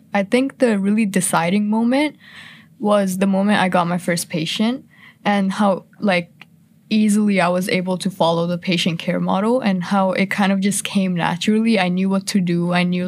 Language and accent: English; India; now in Canada; So I moved to Canada from India in 2015-ish.